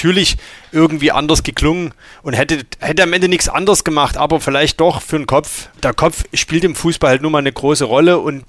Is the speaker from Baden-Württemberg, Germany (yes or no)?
no; Dresden, Saxony, Germany; wo man als Dresdner schon sagt